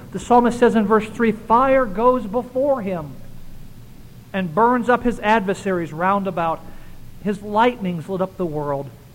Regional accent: Pennsylvania, United States; And I grew up in Pennsylvania. We had hard winters there

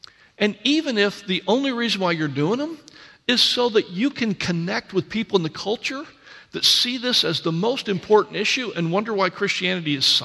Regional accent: Lansing, Michigan, United States; I grew up in Michigan in the Lansing area, so Fisher-Body, Oldsmobile, all Ford, all those companies were there.

